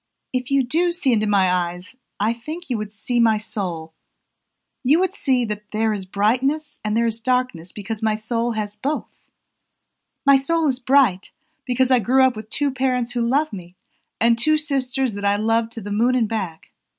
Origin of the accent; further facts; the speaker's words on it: Mexico; I'm originally from Mexico.